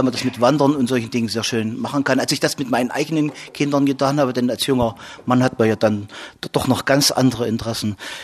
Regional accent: Saxony-Anhalt, Germany; 53 Jahre, ich komme aus dem Mansfelder Grund, Nähe von Eisleben

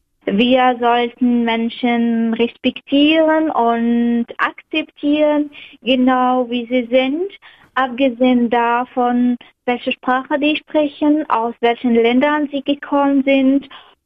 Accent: Algeria; 26 Jahre alt. Ich komme aus Algerien.

